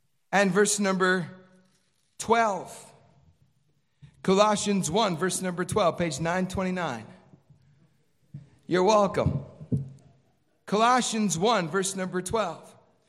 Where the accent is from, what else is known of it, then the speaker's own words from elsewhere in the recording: Chicago, Illinois, United States; born there; look, I was born in Chicago. It's a violent place.